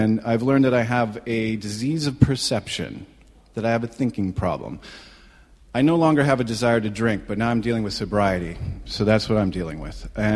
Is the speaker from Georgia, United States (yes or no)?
no; Michigan, United States; I was raised in Michigan. I'm an only child.